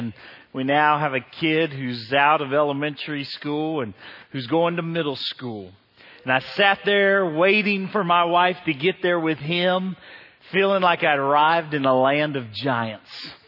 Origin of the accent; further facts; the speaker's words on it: Cincinnati, Ohio, United States; Now, I'm from Cincinnati.